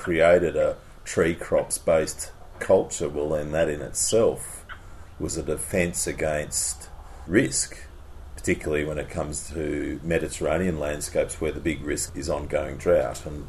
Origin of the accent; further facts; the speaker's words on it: Bendigo, Victoria, Australia; I'm from Bendigo.